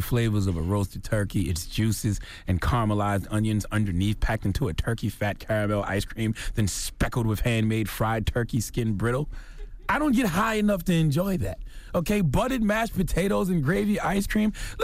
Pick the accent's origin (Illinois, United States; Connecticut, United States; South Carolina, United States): South Carolina, United States; Okay, I'm from South Carolina.